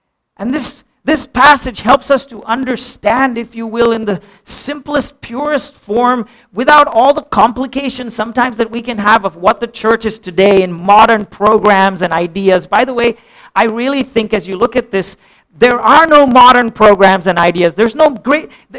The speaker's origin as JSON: {"language": "English", "town": "Pune", "region": "Maharashtra", "country": "India", "tie": "born or raised there", "said": "I grew up in Pune"}